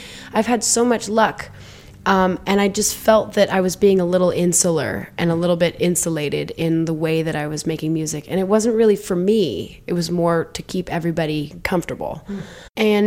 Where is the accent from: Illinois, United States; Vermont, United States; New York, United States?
Vermont, United States; And I think growing up in the Mad River Valley in the Northeast, I had that experience because the town itself had just as much character as the ski mountains that I skied on.